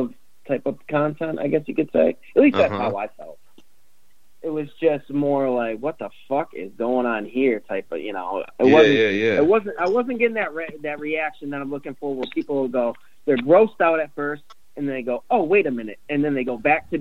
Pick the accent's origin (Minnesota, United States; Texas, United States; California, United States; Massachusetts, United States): Massachusetts, United States; Westfield; I'm from Westfield, Massachusetts.